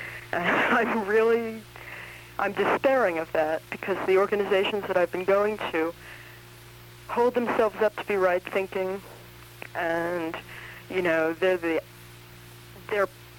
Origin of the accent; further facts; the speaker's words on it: New York, United States; I'm a New Yorker. I'm a feminist. I'm not a joiner.